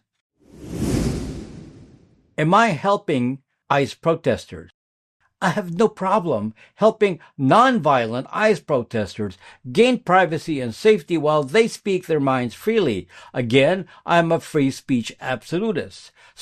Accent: Philippines; now in United States; I was born in the Philippines, and during my youth, the country was turned into a dictatorship by Marcos.

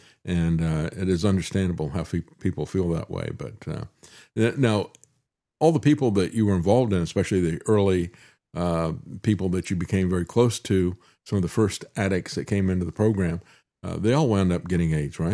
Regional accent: Tampa, Florida, United States; I grew up in Tampa.

